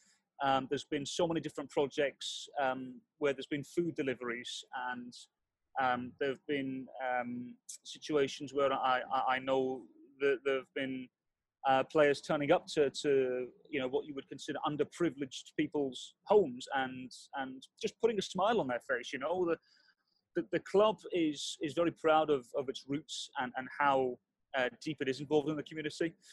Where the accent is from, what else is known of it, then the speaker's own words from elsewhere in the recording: United Kingdom; I'm British